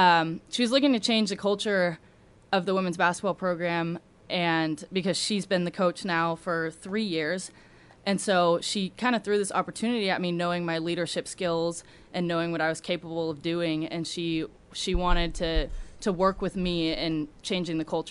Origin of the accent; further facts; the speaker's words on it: Sammamish, Washington, United States; So I am from Sammamish, Washington. I attended Skyline High School, which local people may know is a big sports school.